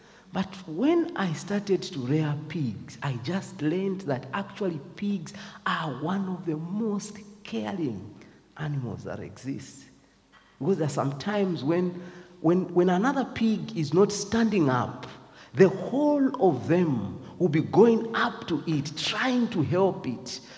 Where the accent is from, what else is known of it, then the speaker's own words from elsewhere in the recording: Eastern Province, Zambia; So growing up in Zambia, where I come from, the eastern part of Zambia, where my mother originates